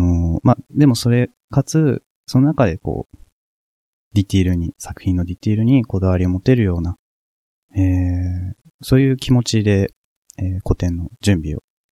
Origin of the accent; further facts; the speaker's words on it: Futako-Tamagawa, Tokyo, Japan; 二子玉川、僕が生まれ育った町っていうものが、こう、再開発で、どんどん壊されていって